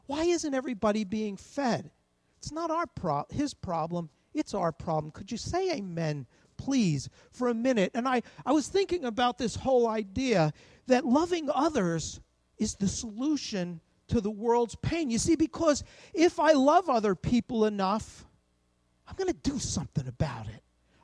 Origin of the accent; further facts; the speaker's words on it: New Jersey, United States; accent: New Jersey; I was asked for my passport two or three times because I was from New Jersey. They heard the accent.